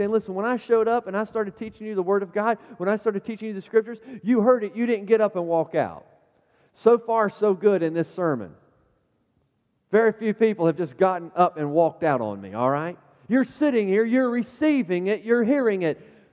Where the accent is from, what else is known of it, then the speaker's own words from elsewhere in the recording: Carolina, United States; accent: Carolina; You might have thought of saying pillows, but my Carolina accent isn't that bad.